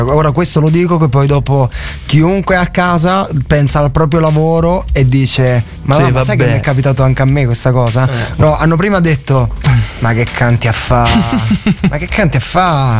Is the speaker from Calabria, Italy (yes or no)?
no; Avellino, Campania, Italy; noi siamo di Avellino e non dobbiamo somigliare né a quelli di Napoli, né a quelli di Caserta, né a quelli di Salerno, né a quelli di Roma